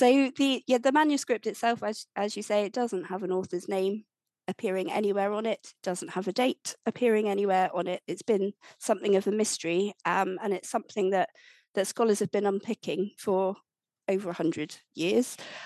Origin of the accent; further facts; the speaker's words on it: Plymouth, South West England, United Kingdom; So I live in Plymouth. I was brought up in Plymouth, about half an hour away from Tavistock in the southwest of the UK.